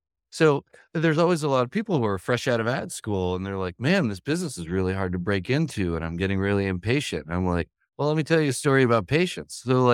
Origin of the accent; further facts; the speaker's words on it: United States; I fell in love with radio and I grew up outside of New York City.